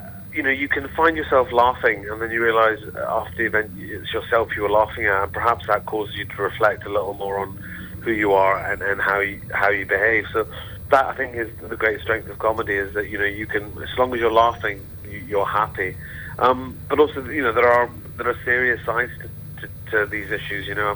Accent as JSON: {"language": "English", "town": "Glasgow", "region": "Scotland", "country": "United Kingdom", "tie": "born or raised there", "said": "I grew up with in Glasgow, the same."}